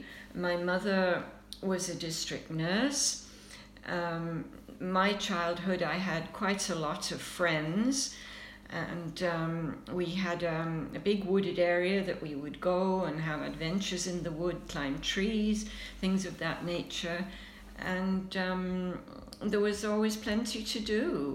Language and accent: English; Wickersley, Yorkshire and the Humber, United Kingdom; now in Surrey, Canada; I grew up in a village known as Wickersley, which is basically a farming community. And that's where I did my schooling and my high school. And it was just a very nice little village.